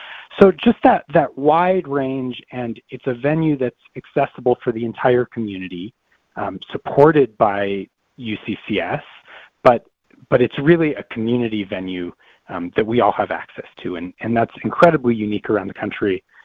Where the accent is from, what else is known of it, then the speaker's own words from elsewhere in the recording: Colorado Springs, Colorado, United States; moved away; also born or lived in New York City; So I grew up in Colorado Springs and quite frankly couldn't wait to get out. I moved to New York City and pursued a performing career in the city for several years.